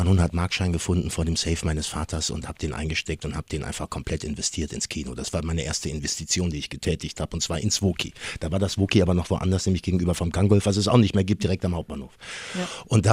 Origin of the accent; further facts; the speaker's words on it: Bonn, North Rhine-Westphalia, Germany; dann haben wir festgestellt, wir kommen beide aus Bonn.